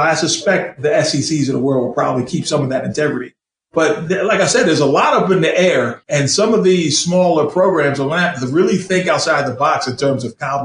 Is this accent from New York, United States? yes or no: no; Philadelphia, Pennsylvania, United States; of course, I grew up in Philadelphia. We had the Big Five basketball.